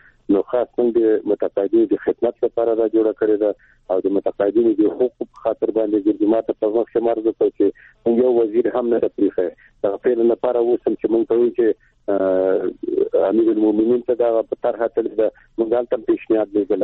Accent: Afghanistan; مونږ د افغانستان رعیت یو

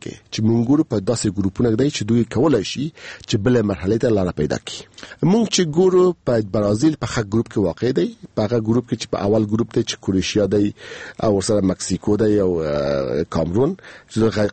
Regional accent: Afghanistan; مونږ یو افغان یو

